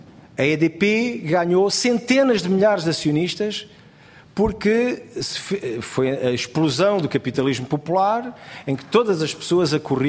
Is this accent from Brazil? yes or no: no; Portugal; Eu gostava de ter participado como português, né?